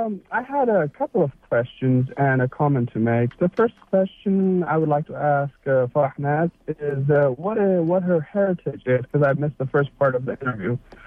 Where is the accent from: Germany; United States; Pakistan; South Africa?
Pakistan; because I myself, I'm from Pakistan, and we had this horrible problem in the early 90s.